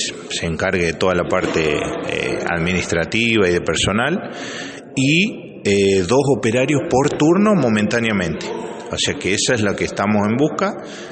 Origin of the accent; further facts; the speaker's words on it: Mattaldi, Córdoba, Argentina; Somos del sur de Córdoba, de Mataldi, Jovita.